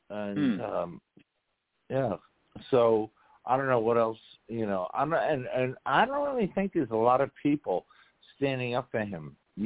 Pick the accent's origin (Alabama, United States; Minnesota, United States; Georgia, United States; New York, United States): New York, United States; Queens; I grew up in Queens. I'm a Jets fan.